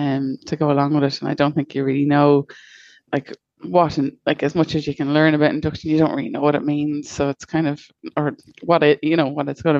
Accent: Dublin, Leinster, Ireland; from Dublin.

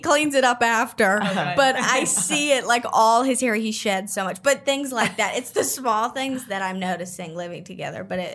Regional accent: Pittsburgh, Pennsylvania, United States; since I'm from Pittsburgh, I never knew that I was going to see myself being with somebody extremely country.

